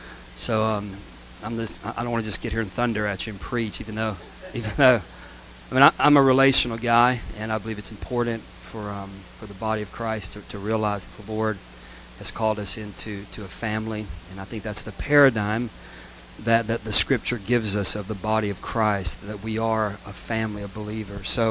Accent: Tallahassee, Florida, United States; also born or lived in Pensacola; I'm a Florida boy by birth. I was born in Pensacola, Florida in 1968. So I'm 50 years old. And really was raised in the Tallahassee, Florida area, which is where a lot of my family's still located

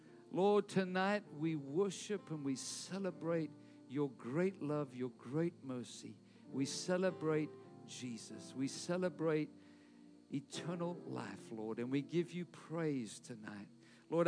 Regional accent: South Africa; also born or lived in Detroit, Michigan; You know, in South Africa, where I grew up, I was born in Michigan, Detroit, but where I grew up in South Africa, and we pastored a church in Cape Town

